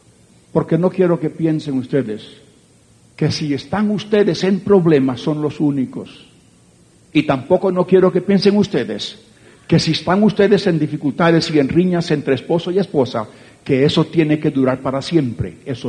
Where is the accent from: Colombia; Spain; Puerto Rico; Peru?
Puerto Rico; born there; Y también yo nací en Puerto Rico. Y nací en una cultura donde el machismo es parte de la vida.